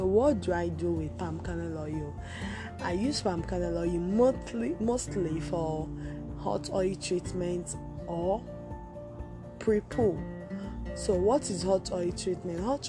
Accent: Nigeria; I'm a Nigerian, so here in Nigeria, the palm kernel oil that I'm talking about is made by cooking palm nuts.

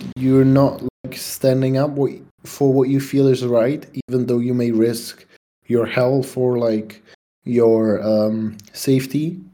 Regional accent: Czechia; English is a second language; I just feel like if in my home country somebody told me that I lost my freedom and that from, like, basically if communism happened here, like the real actual communism, then I would take a broomstick and I would and I would go to the Prague Castle

